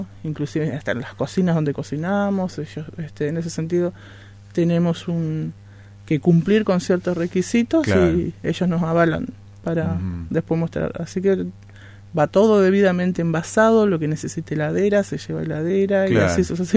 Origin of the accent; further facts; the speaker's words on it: Paysandú, Uruguay; Yo soy de Paysandú, Uruguay.